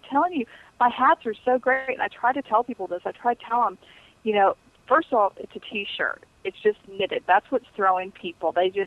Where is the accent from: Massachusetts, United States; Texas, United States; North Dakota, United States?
Texas, United States; San Antonio; I'm from San Antonio, Texas.